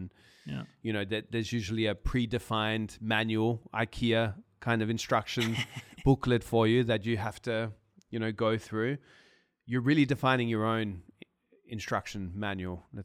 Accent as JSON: {"language": "English", "country": "Australia", "lives_now": "Austria", "said": "they're confused on why I'm living in Austria when I come from Australia."}